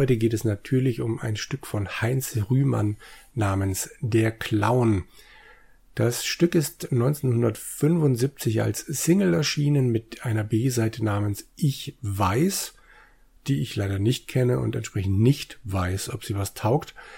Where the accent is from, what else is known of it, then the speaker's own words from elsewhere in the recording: Southern Germany, Germany; ich komme aus Süddeutschland